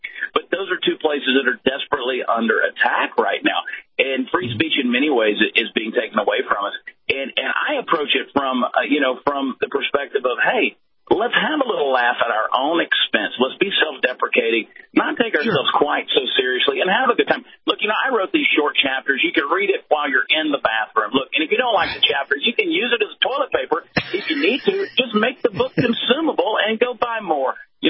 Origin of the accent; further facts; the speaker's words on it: the South, United States; Look, I'm from the South. I wear a cowboy hat.